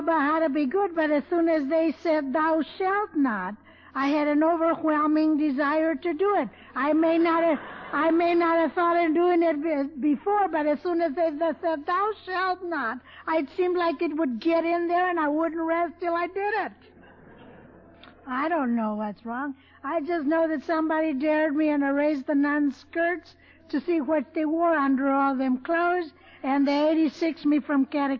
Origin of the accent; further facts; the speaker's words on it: Blythe, California, United States; I am from Blythe, California. You all know where Blythe is, don't you?